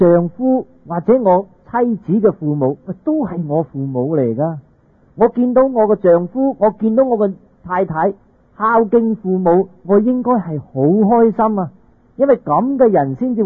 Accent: China; 但係如果我哋中國人有一個美德

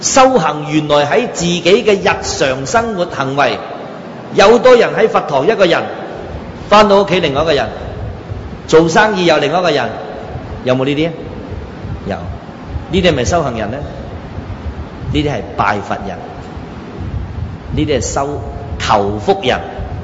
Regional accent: China; 我们中国人都说见贤思齐言

